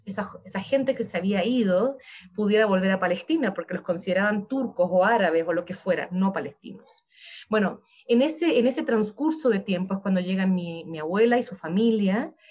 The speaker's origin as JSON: {"language": "Spanish", "town": "Santiago", "region": "Santiago Metropolitan Region", "country": "Chile", "tie": "born there", "said": "se mueven hacia Santiago, que es donde yo nazco, y donde yo ya soy una chilena común y corriente"}